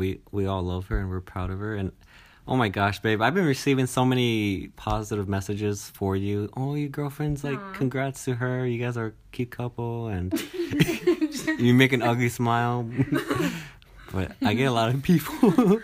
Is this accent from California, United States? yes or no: yes; Long Beach, California, United States; also born or lived in Utah / Colorado / Mexico; But I was born in Long Beach, California. And I lived there. I lived in Utah. And I lived in Junction, Colorado. And I lived in Mexico for like a year.